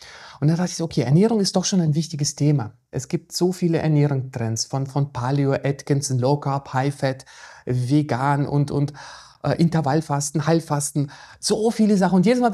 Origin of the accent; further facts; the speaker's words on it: Ukraine; ich bin in der Ukraine mit Fleisch aufgewachsen.